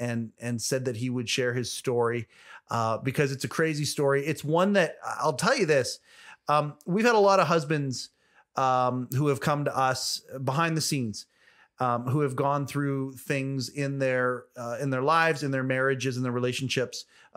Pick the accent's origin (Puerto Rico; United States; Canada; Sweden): Canada; we're Canadian